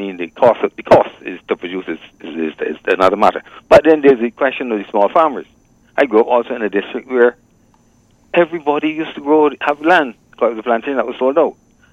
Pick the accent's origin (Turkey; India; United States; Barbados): Barbados; Saint Peter; I grew up in St. Peter's, a little boy walking to All Saints.